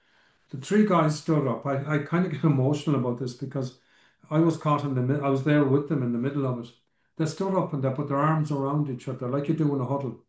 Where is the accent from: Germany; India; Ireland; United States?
Ireland; was probably the most profound time of my life as an Irish person.